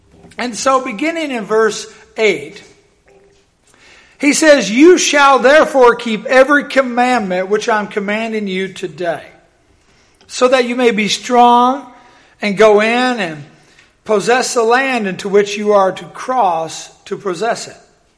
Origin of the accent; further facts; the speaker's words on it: Iowa, United States; And he came up to Iowa on a mission trip, my home state.